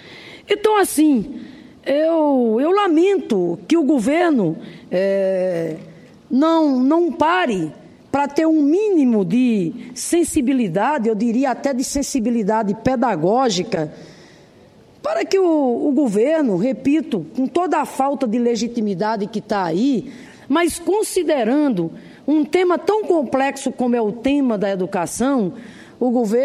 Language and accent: Portuguese; Rio Grande do Norte, Brazil; Já são 12 os campi do IFRN, Instituto Federal de Educação Profissional e Tecnológica, ocupados lá no meu estado, Rio Grande do Norte